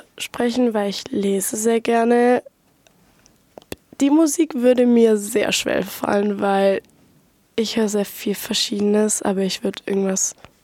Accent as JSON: {"language": "German", "town": "Ellwangen", "region": "Baden-Württemberg", "country": "Germany", "said": "Ich komme aus Elwang-Jagst und gehe auf die St. Gertrudis in Elwang."}